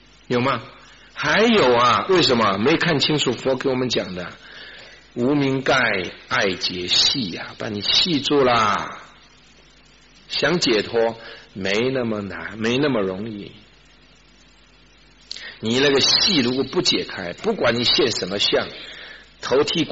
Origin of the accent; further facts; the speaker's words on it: Wenzhou, Zhejiang, China; 因为我们是浙江人，我是浙江人，浙江温州人。我们浙江人呢，很多地方都是水乡